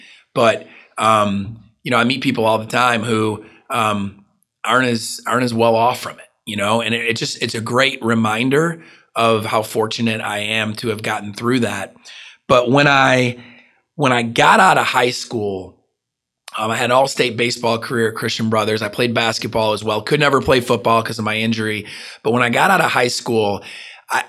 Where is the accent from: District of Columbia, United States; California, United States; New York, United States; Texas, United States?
New York, United States; there's hardly any Italians in Alabama, or at least not as many as I'm used to growing up in New York